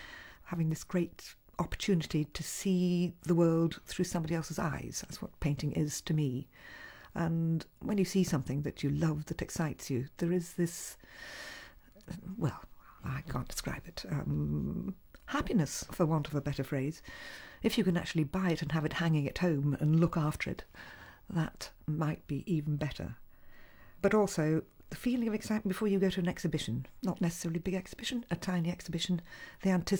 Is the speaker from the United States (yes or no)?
no; Midlands, United Kingdom; I think I was born homesick from the sea, though I come from the Midlands.